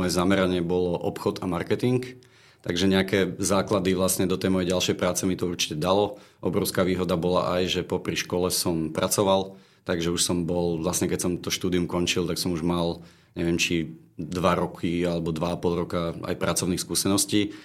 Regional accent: Bratislava, Bratislava Region, Slovakia; Som z Bratislavy.

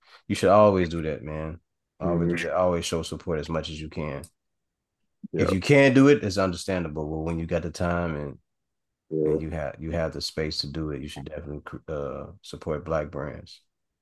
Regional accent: Chicago, Illinois, United States; I'm from Chicago, man.

